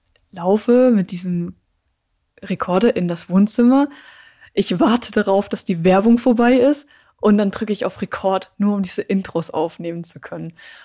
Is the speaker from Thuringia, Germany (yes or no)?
yes; Sonneberg, Thuringia, Germany; ich bin mit den Werten und Normen der DDR aufgewachsen